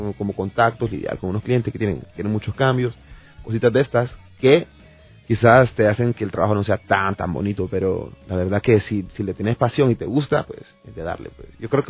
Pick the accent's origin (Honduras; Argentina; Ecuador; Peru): Honduras; me ha tocado mucho conocer el interior del país. Bastante, ¿no? Entonces, y eso también a mí me como hondureño, me enriquece, ¿no?